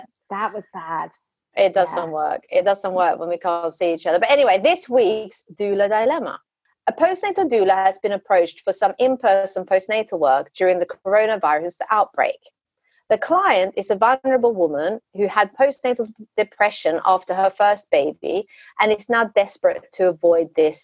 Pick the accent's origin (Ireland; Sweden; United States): Sweden; growing up in Sweden, we used to kind of, we kind of learned how much a meter is by taking a step.